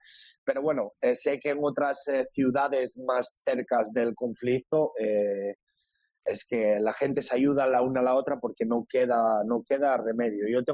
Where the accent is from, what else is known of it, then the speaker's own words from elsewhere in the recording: Asturias, Spain; como buen asturiano, del precio que me iban a cobrar, que si era muy caro, el regateo. Sabemos que los del norte nos gusta mucho esas cosas.